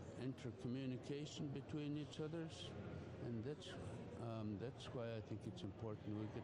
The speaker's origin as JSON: {"language": "English", "town": "St. Mary's", "region": "Alaska", "country": "United States", "said": "from St. Mary's with the Yukidovendrevsky tribe, one of the two tribes from St. Mary's."}